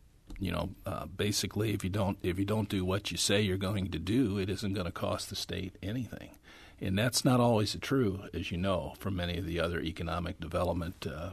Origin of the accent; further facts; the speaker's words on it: St. Charles, Missouri, United States; when I was growing up in St. Charles, almost all my friends, their dads worked at Mack